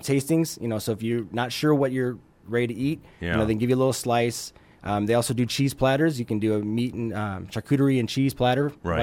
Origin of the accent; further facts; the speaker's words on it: Midwest, United States; I grew up in the Midwest, and back in the Midwest, it's all about comfort food.